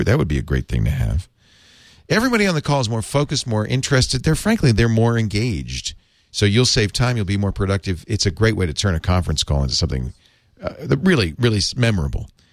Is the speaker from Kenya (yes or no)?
no; Canada; What is Thanksgiving? We do not know. We're Canadian.